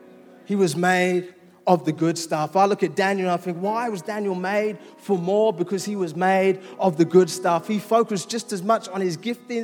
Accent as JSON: {"language": "English", "region": "London", "country": "United Kingdom", "tie": "born there", "said": "I was born in East London."}